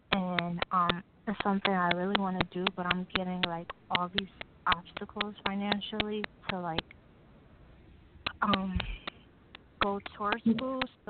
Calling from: Connecticut, United States; Connecticut.

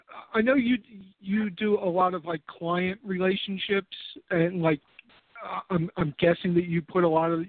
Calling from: Philadelphia, Pennsylvania, United States; Hey, Simon. … from Philadelphia.

